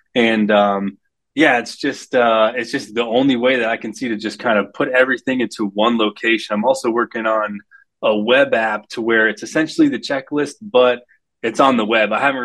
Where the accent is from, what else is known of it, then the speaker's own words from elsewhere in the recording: Florida, United States; I'm a huge fan, especially growing up in Florida. I came to Georgia and I was like, whoa, all the houses here are wood frame.